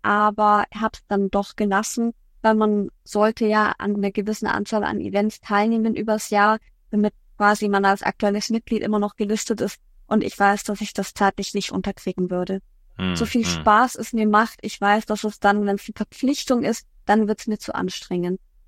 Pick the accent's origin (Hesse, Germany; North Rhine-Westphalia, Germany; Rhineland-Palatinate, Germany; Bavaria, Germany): Bavaria, Germany; Ich wohne ja im Süden, ich komme ja aus Bayern.